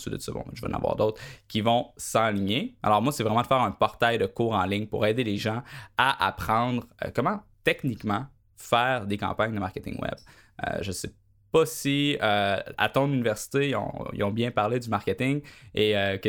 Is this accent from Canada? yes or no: yes; Quebec, Canada; accent: Quebec; Première chose que les gens ils voient lorsqu'ils me parlent, c'est que je suis Québécois. Donc, l'accent est parfois une barrière au niveau d'un auditoire un petit peu plus européenne.